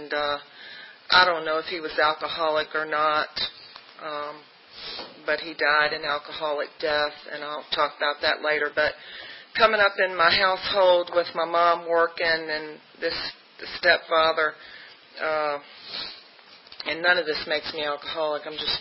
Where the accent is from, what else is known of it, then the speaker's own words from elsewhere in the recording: Hampton, Virginia, United States; now in Lynchburg, United States; I live in Lynchburg, Virginia now. I'm originally from Hampton, Virginia Beach area. That's where I was born and raised.